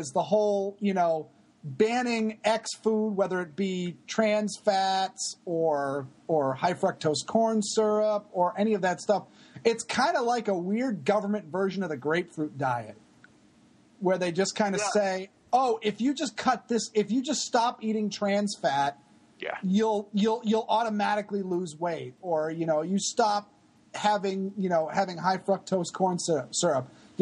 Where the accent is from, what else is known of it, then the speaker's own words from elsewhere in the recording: Maine, United States; I grew up in Maine and now I live in Massachusetts, and right in between it is New Hampshire with no sales tax.